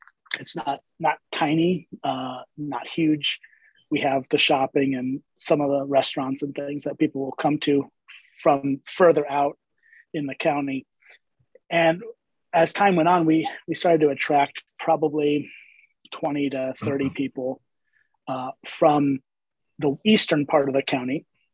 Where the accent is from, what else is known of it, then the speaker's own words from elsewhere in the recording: Chicago, Illinois, United States; So I grew up in Chicago, and grew up kind of just coming this way for vacationing.